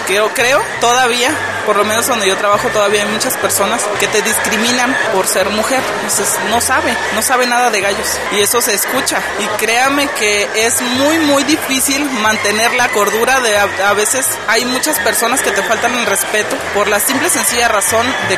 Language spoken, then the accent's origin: Spanish; San José del Cabo, Baja California Sur, Mexico; soy del estado de Baja California Sur, de San José del Cabo en específico.